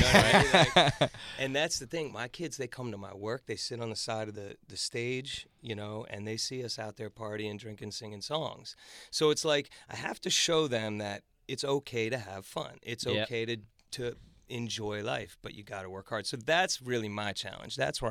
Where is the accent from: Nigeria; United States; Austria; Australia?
United States; Rockville, Maryland; Rockville, Maryland.